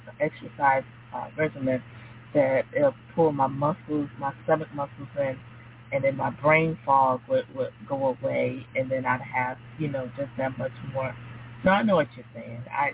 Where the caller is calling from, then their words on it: North Carolina, United States; from North Carolina.